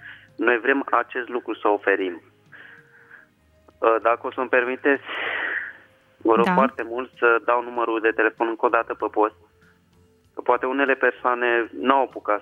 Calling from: Sibiu, Sibiu County, Romania; Eu vă sunt tocmai din Sibiu

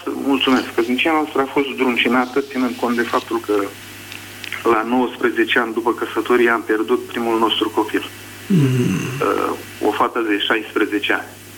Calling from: France; Franța, vă ascult cu plăcere.

